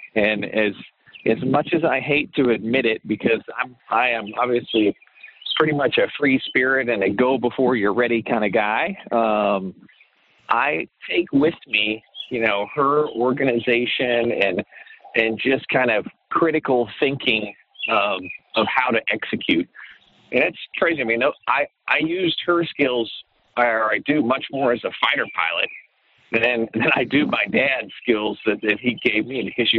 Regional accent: Stillwater, Oklahoma, United States; And, born and raised in Stillwater, Oklahoma, as you mentioned in my intro, and just had a leave it to beaver upbringing.

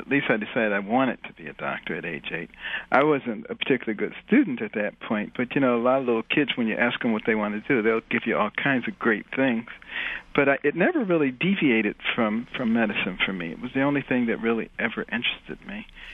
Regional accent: Detroit, Michigan, United States; also born or lived in Boston, United States; growing up in Detroit and Boston, I hated being poor

